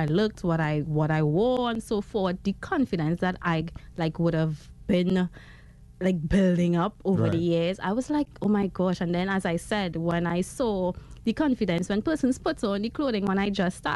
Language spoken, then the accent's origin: English; Laventille, Trinidad & Tobago; I grew up in Lavantil.